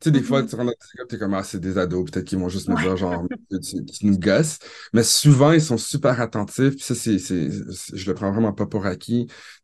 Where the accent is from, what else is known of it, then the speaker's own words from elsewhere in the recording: Ottawa, Ontario, Canada; je suis d'origine haïtienne, mais j'ai vraiment grandi en Ontario, à Ottawa. Donc, je suis un franco-ontarien fier d'origine haïtienne.